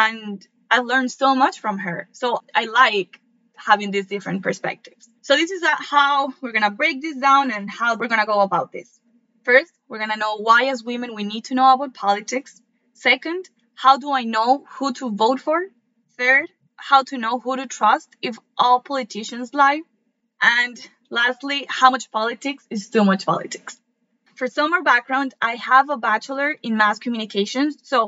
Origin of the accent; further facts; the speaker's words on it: Venezuela; I want you to know that I come from Venezuela. It is an incredible country, and I love my country so much.